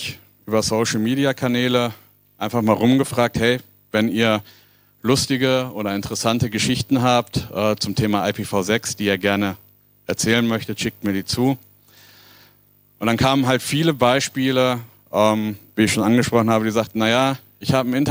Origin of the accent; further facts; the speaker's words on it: North Rhine-Westphalia, Germany; ich komme aus Nordrhein-Westfalen